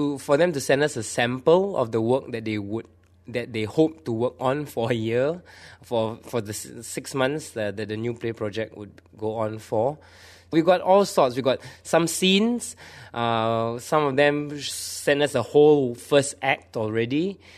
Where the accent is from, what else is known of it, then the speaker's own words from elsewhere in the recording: New York, United States; I mean, I came from New York, right? So kind of like a mecca for like theatre or whatever.